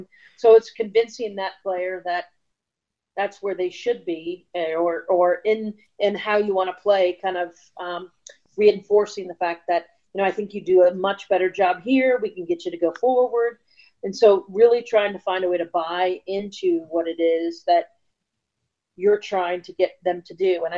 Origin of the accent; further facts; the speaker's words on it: Dallas, Texas, United States; Background, obviously, I grew up in Dallas, played club ball there.